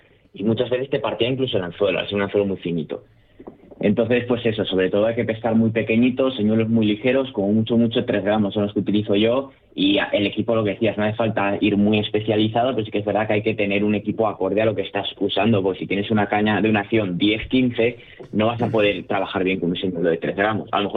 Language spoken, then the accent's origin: Spanish; Valladolid, Castile and León, Spain; also born or lived in Valencia; yo aquí, por ejemplo, yo soy de Valladolid, aquí no se lleva tanto el rock fishing